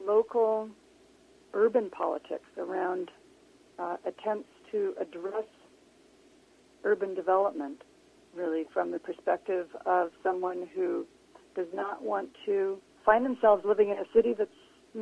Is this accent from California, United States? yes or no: yes; California, United States; born there; also born or lived in Surrey; I was born in California, still on the West Coast.